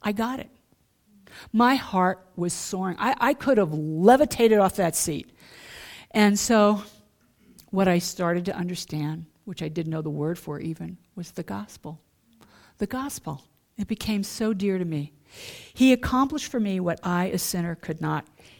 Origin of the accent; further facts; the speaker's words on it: New York, United States; You know, I'm from New York, I didn't trust anybody.